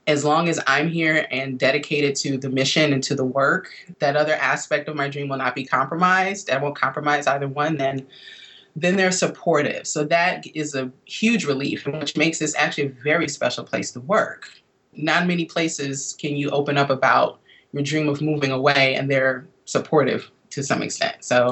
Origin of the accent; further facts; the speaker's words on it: Milwaukee, Wisconsin, United States; growing up in Milwaukee, where I'm originally from, New York City was like Emerald City to me.